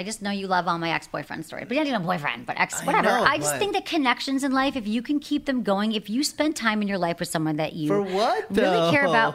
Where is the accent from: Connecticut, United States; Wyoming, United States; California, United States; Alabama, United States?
California, United States; San Francisco; because I'm not from LA, I'm from San Francisco, if anything, in Michigan.